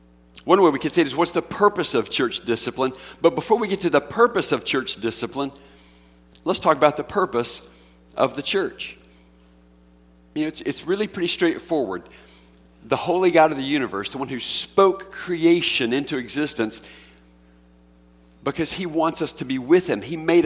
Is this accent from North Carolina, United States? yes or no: yes; Charlotte, North Carolina, United States; Now, I grew up in Charlotte, North Carolina, and they took a bunch of kids on this big old bus, and they did this a few different summers.